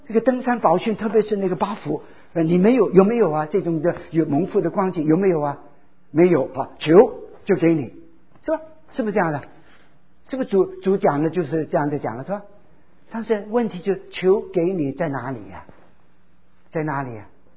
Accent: Guangdong, China; now in Hong Kong; 所以常常别人说我是广东人跑到香港开始好久都不讲广东话的，

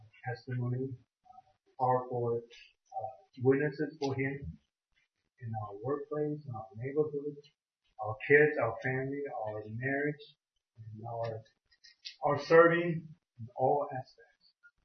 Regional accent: Kansas City, Missouri, United States; Because you're from Kansas City, and I'm from Kansas City, now you're in Taiwan.

